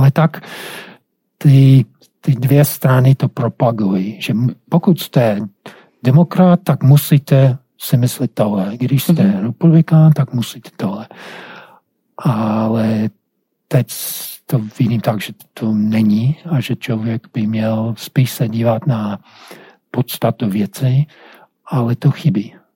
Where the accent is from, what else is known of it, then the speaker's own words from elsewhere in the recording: North Carolina, United States; protože jsem vyrůstal v Severní Karolíně, takže pro mě to není nic nového